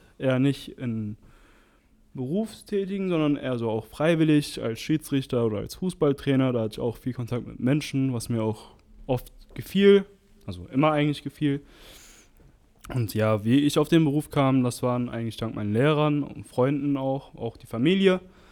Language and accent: German; Moers, North Rhine-Westphalia, Germany; ich bin 20 Jahre alt, komme aus Moers.